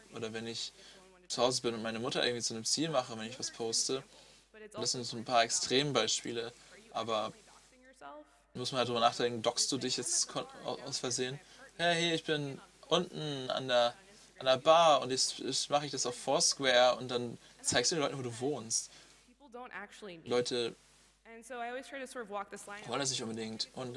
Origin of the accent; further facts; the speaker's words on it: Louisiana, United States; German is a second language; now in Germany; als Amerikanerin komme ich aus einem sehr spezifischen Ort, aus Louisiana, das der amerikanische Süden ist, wo es eine sehr, sehr spezielle Kultur ist. Wir sprechen zwei Sprachen, es ist Englisch. Und was anderes.